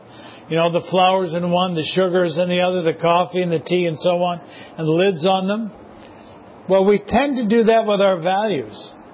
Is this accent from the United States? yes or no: no; Canada; And we have many points of view, but together we are Canadian.